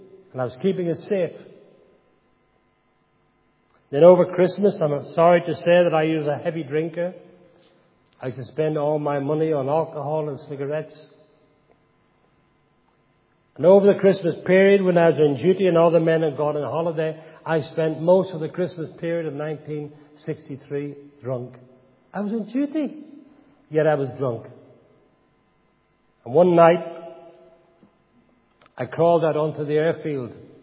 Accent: Dungannon, Northern Ireland, United Kingdom; also born or lived in Belfast; I was brought up in Dungannon, the place called Old Engine. I went to Eton Dock School. My father moved the family to Belfast.

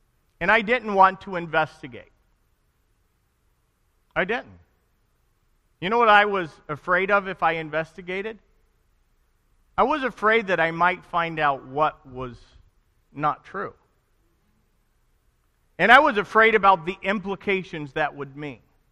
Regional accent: the South, United States; What if what I believe is only because I was born in America, in the South, to Christian parents?

